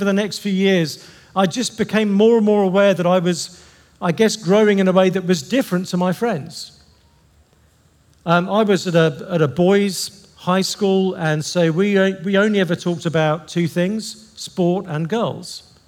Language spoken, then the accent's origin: English; England, United Kingdom; Now, I'm English